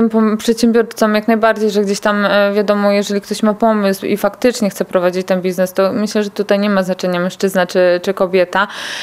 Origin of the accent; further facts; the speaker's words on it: Lublin Voivodeship, Poland; bo u nas na Lubelszczyźnie jest dużo mniej.